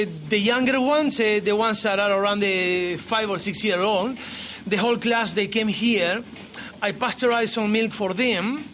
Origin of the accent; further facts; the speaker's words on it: Uruguay; English is a second language; moved away; I am from Uruguay in South America, a very small country between Argentina and Brazil and the Atlantic Ocean. And yes, it's a tiny country.